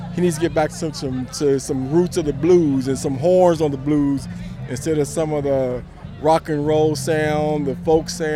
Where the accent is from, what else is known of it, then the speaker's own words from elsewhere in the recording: Fayette, Missouri, United States; now in Columbia, United States; I'm from Columbia, Missouri, originally from Fayette, Missouri.